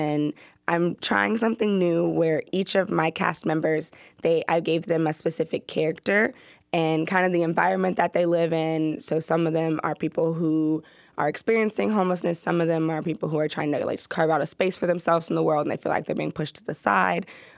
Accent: Atlanta, Georgia, United States; I'm also from Atlanta, so my city inspires me a lot.

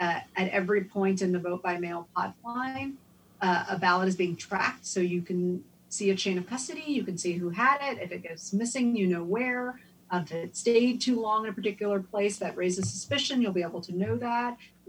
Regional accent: San Antonio, Texas, United States; I'm from Texas. I don't know if your listeners know that I'm from San Antonio.

